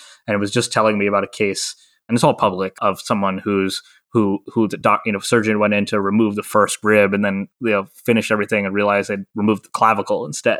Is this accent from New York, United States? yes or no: yes; New York City, New York, United States; Okay, so I grew up in New York City and went to high school here.